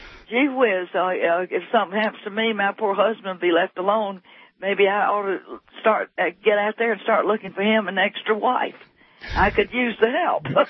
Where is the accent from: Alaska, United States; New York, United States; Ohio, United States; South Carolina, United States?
South Carolina, United States; I'm originated from South Carolina.